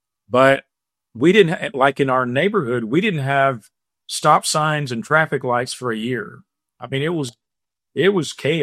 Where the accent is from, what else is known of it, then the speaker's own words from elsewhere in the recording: Knoxville, Tennessee, United States; now in Miami, United States; I grew up in Knoxville, Tennessee.